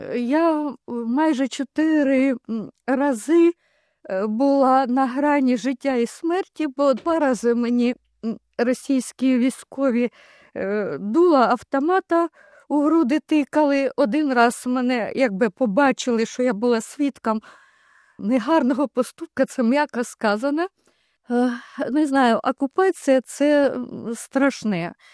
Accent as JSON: {"language": "Ukrainian", "town": "Toretsk", "region": "Donetsk Oblast", "country": "Ukraine", "tie": "born there", "said": "Я народилася в місті Торецьке, яке, на жаль, вже не існує."}